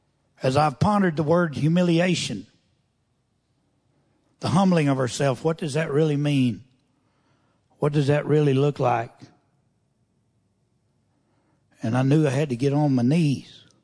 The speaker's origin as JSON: {"language": "English", "region": "Oklahoma", "country": "United States", "tie": "born or raised there", "said": "I grew up in Oklahoma in a trailer house on top of a hill."}